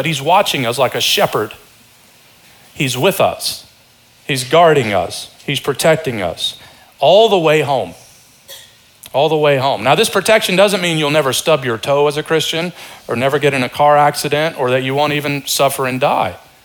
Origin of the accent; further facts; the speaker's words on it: Kentucky, United States; also born or lived in Detroit / New Orleans; Now, some of you know I was born in Detroit and then we grew up in Eastern Kentucky and then I lived in New Orleans, three places where people take mission trips.